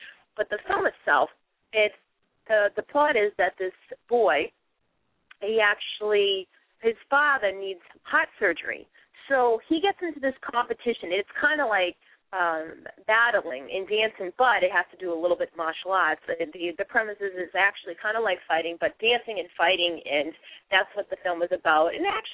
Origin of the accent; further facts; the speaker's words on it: Boston, Massachusetts, United States; now in Maine, United States; it's 1 p.m. Standard Eastern Time up here in Maine. I'm originally from Boston, a Boston girl through and through.